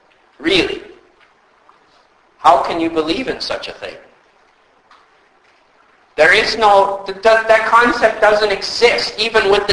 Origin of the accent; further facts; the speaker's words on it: United States; now in Canada; Since we're in Canada and I'm an American, I can bash on the U.S., so I will.